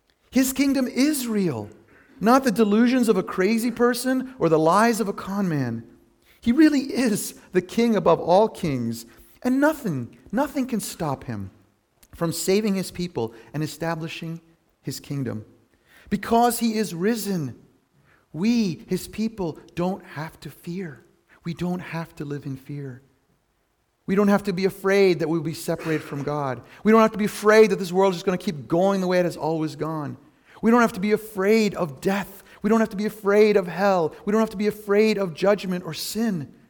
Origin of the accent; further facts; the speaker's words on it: Lebanon; Growing up in Lebanon at Easter time, this is what we would say.